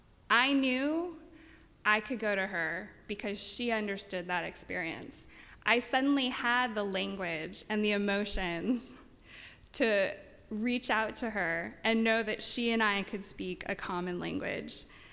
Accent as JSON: {"language": "English", "region": "California", "country": "United States", "moved": "as an adult", "said": "I'm from California. I came out here last July, perfect time to move in the middle of the summer."}